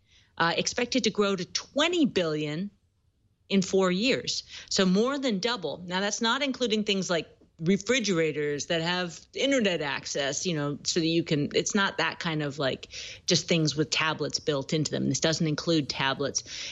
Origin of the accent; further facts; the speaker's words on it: Philadelphia, Pennsylvania, United States; Like, I'm from Philly.